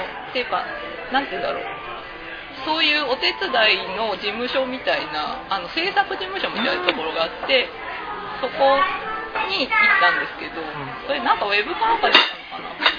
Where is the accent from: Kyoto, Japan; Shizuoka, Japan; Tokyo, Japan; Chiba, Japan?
Tokyo, Japan; 出身東京ですね。